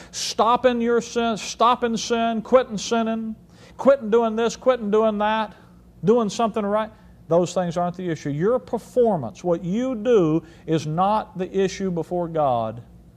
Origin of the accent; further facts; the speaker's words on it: Alabama, United States; I was raised in Alabama.